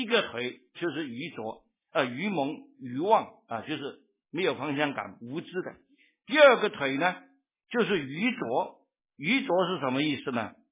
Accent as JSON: {"language": "Chinese", "country": "Taiwan", "tie": "born or raised there", "said": "所以我们年轻的时候在台湾长大的人都听过一句话"}